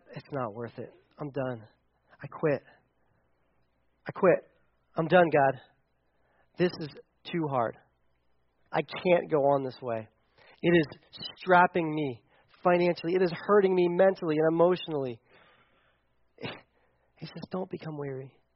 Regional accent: United States; Because I'm an American. I use a microwave.

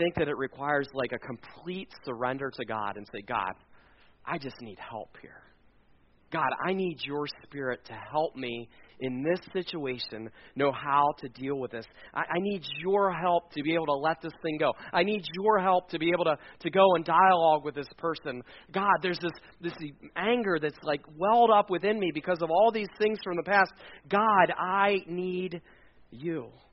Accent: Pennsylvania, United States; That's like a word that I'm from Lancaster County. That's a word that we would use in Lancaster County, rid.

